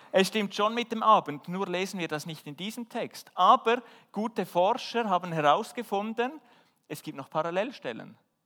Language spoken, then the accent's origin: German; Switzerland; Wir als Schweizer, was erwarten wir von einem Berg?